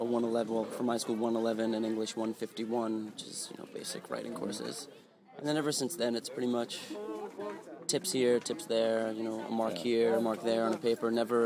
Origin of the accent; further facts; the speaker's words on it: New York City, New York, United States; Yeah, I'm from New York City.